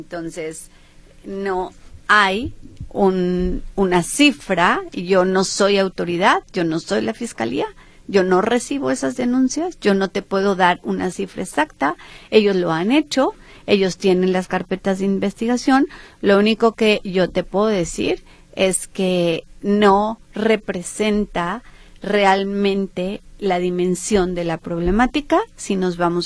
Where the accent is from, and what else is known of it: Jalisco, Mexico